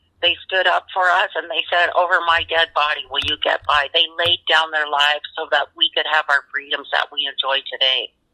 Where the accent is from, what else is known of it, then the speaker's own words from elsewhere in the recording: Ontario, Canada; So my background is Mi'kmaq. So we're from the East Coast. I grew up in Ontario